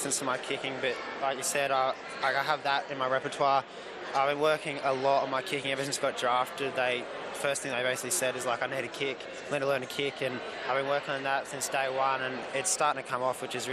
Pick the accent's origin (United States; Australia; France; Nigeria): Australia; Geelong, Victoria; Yeah, growing up in Geelong, you watch these players forever